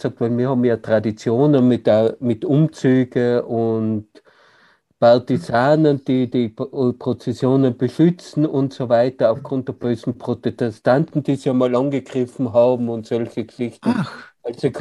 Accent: Tyrol, Austria; Bei uns in Tirol hat jedes Dorf eine Musikkapelle, jedes Dorf hat die Schützen, jedes Dorf hat ein Heimatdings irgendwas, ein Heimatverein.

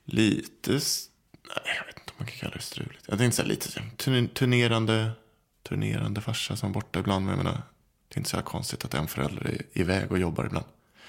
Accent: Skåne, Sweden; Mm, mer född än uppvuxen. Jag är mest uppvuxen i Skåne.

